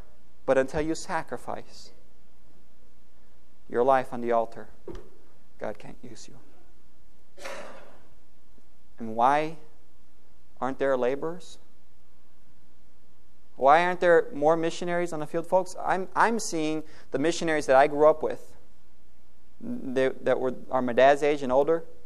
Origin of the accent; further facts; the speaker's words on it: Brazil; And so growing up in Brazil, of course, I naturally grew a love for soccer.